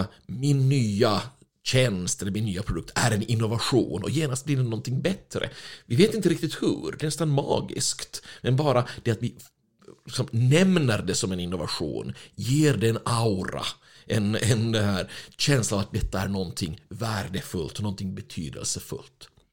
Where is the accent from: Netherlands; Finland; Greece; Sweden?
Finland; Jag är ju finländare ursprungligen.